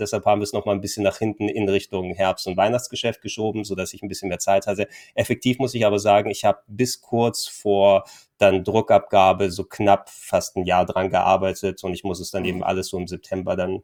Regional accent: Hamburg, Germany; born there; aber ich kann hier als gebürtiger Hamburger nur mit Shanties dienen.

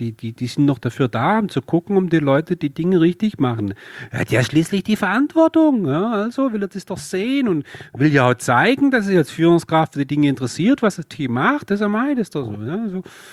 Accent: Baden-Württemberg, Germany; wie man ja ab und zu durchhört, bin ich Schwabe

